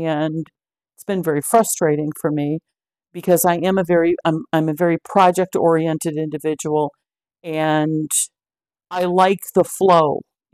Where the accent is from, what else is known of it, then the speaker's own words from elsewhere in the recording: Chicago, Illinois, United States; And growing up in Chicago, there was this area where just tons and tons of railroad tracks side by side